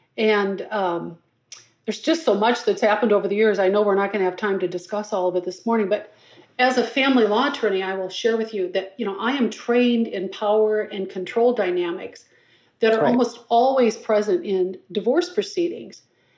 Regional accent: Blooming Prairie, Minnesota, United States; My hometown of Blooming Prairie, the funeral home is right almost on the edge of town.

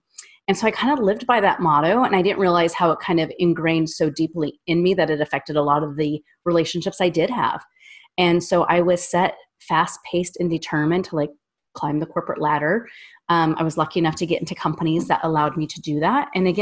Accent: Wyoming, United States; I'm from Wyoming. I grew up in a large family.

